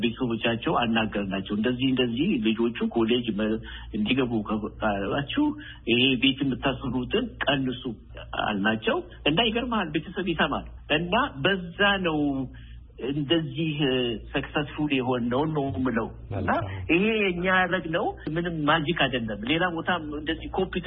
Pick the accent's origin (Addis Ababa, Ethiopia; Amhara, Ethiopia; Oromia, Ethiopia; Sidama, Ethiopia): Oromia, Ethiopia; born there; አባቴ ዘመዶቼ ያሳደጉን በኢትዮጵያዊነት ነው። ደፍነትሊ የተወለድኩት ኦሮሞ ኤሪያ ነው። ግን ኦሮሞ ኤሪያም እንኳን አይባልም። ይገርማል። ሁሉ ሰው ያለበት ነበረ። ጉራጌዎች አሉ፣ አማራ አለበት፣ ኢቨን ትግሮችም የተወሰነ ነበሩ።